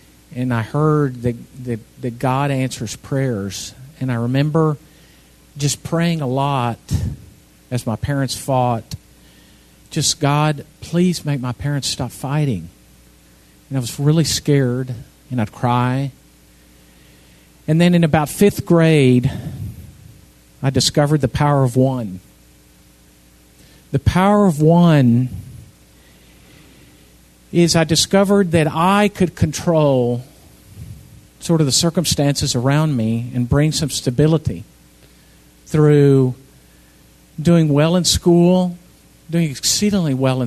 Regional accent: Texas, United States; I grew up in South Texas.

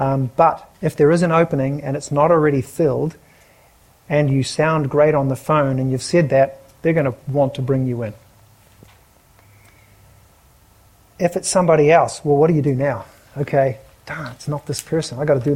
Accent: New Zealand; moved away as an adult; now in Dallas, United States; Dallas is a wonderful city. I came from New Zealand and people there are pretty helpful. But when I came here at the age of 25

